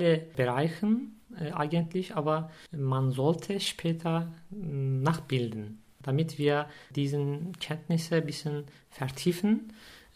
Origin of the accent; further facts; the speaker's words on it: Turkey; German is a second language; moved away as an adult; now in Germany; Aber natürlich, das ist meine Heimat.